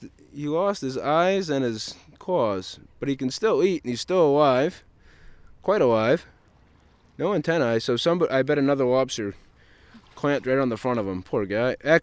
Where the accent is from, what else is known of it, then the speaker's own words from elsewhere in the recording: Long Island, Maine, United States; I grew up lobstering in Long Island, Maine, which is in Casco Bay, off of Portland.